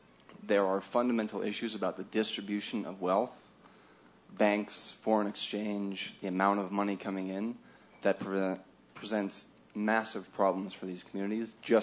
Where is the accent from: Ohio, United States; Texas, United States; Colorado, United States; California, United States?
Colorado, United States; Aspen; I'm a grad student at the University of Michigan. I'm from Aspen, though.